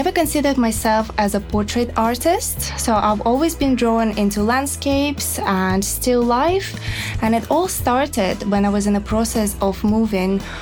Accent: Almaty, Kazakhstan; moved away as an adult; also born or lived in Dubai; So I was born in Almaty, Kazakhstan. And from the age of 7, I was attending a local school of the arts with a prime focus on the fine art. So in 2008, I came to Dubai for the first time

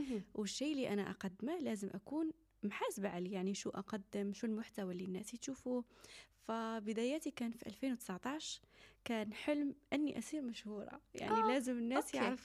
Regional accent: Morocco; الجلابيات الإماراتية كانت مطلوبة عندنا في المغرب

